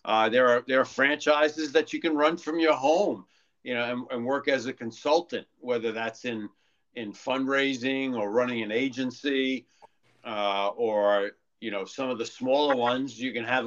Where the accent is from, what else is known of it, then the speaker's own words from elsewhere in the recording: New York, United States; now in Bergen County, United States; So, I mean, I grew up in New York and just recently moved into Bergen County. Taxes are still high.